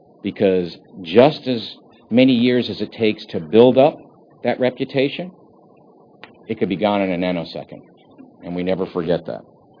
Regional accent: New York, United States; as I'm a New Yorker, as they say, forget about it.

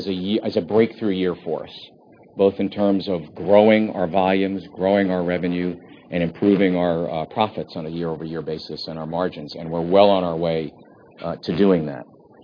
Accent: New York, United States; as I'm a New Yorker, as they say, forget about it.

